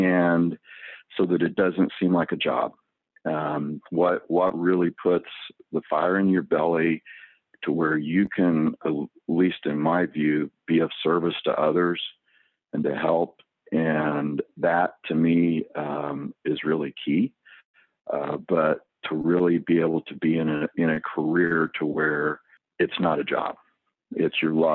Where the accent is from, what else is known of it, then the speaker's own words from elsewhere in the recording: Texas, United States; I was born and raised in Texas and went to school at the University of North Texas and graduated at Texas State University.